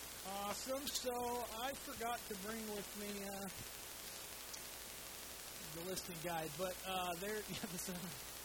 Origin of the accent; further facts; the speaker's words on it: Oregon, United States; also born or lived in Texas; I was born in Texas, but I grew up in Oregon. I've lived virtually my whole life on the West Coast.